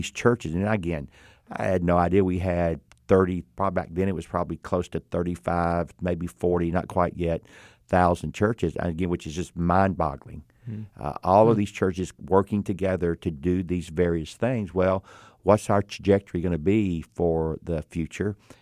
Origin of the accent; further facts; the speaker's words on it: Atlanta, Georgia, United States; born there; I was born in Atlanta, Georgia in 1957. My mom and dad were members of a Southern Baptist church.